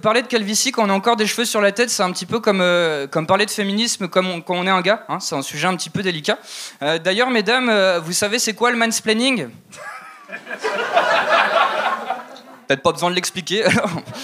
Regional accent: France; je suis Français...

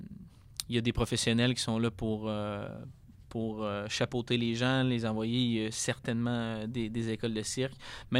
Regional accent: Quebec City, Quebec, Canada; moi, ma maison, c'est Québec. je suis natif de Québec, puis c'est là que je suis bien.

